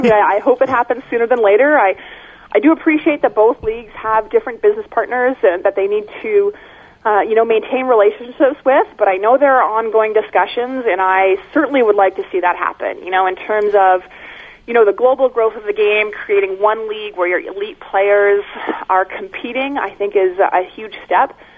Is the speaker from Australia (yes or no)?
no; Winnipeg, Manitoba, Canada; I lived in Winnipeg from when I was a year old. We moved to Winnipeg, and that's my hometown.